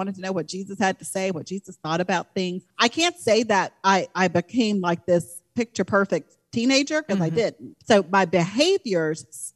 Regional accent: Georgia, United States; We're both from Georgia. So we're familiar with the South.

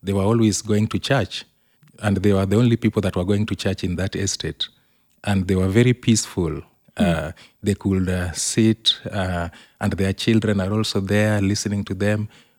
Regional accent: Kisumu, Kisumu County, Kenya; I was born in Kisumu. That's a small town in Kenya, East Africa. My parents lived in the slum, and we were four siblings

